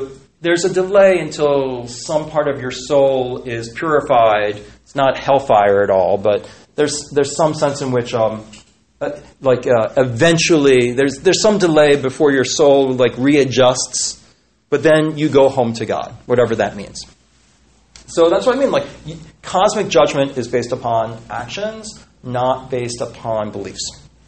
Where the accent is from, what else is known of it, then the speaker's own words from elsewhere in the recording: Philadelphia, Pennsylvania, United States; Where I grew up in Philadelphia, everything was closed on Sunday. We have blue laws.